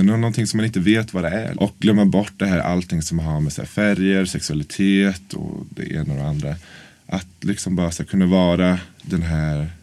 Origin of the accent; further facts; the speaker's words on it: Norrköping, Östergötland, Sweden; now in Stockholm, Sweden; Så jag är från Norrköping och jag utbildar styckare. Och sen så kände jag bara att jag måste komma därifrån. Så då flyttade jag liksom till Stockholm.